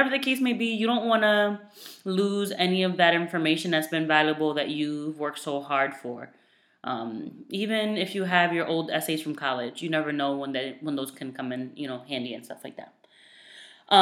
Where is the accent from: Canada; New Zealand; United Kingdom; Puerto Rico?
Puerto Rico; I'm from Puerto Rico, and my boyfriend's never been, so he met my family